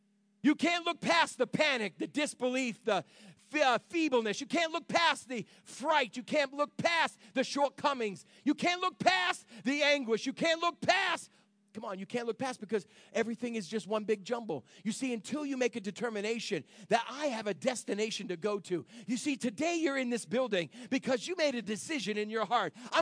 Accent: Phillipston, Massachusetts, United States; I grew up in Phillipston, Massachusetts. I was born April 2nd, 1966. The house my parents bought, they bought for $8,000.

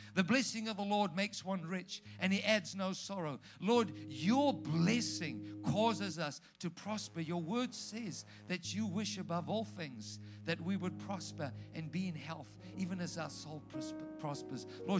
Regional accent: South Africa; the pharmacist, recognized my accent. She said, where are you from? I said, South Africa.

